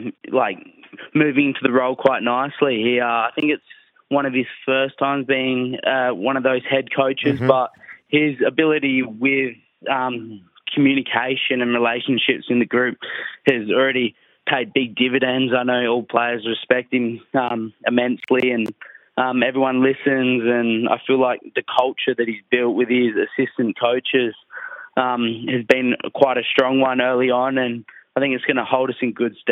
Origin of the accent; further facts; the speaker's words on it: Meadows, South Australia, Australia; I was born in Mount Barker and lived in a little town called Meadows, which is only about 15 minutes. Grew up as a bit of a farm kid. Went to school up in the hills.